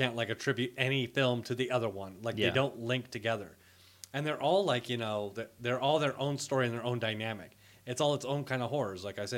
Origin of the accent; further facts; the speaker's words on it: Los Angeles, California, United States; you know, for people raised in the city, like me for the most part, sure. I was raised in Los Angeles.